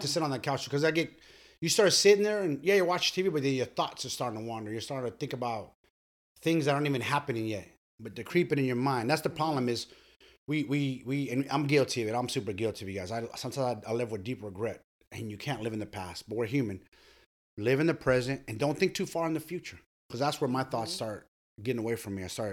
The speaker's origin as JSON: {"language": "English", "town": "San Francisco", "region": "California", "country": "United States", "tie": "born or raised there", "said": "And it's crazy because I'm from San Francisco. You know, I grew up walking the streets, walking hills."}